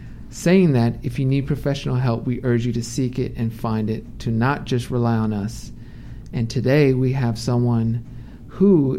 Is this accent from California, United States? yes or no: yes; Los Angeles, California, United States; Yeah, so Dr. Ken asked where we are from, and when I said we were from L.A., he looked a little disappointed.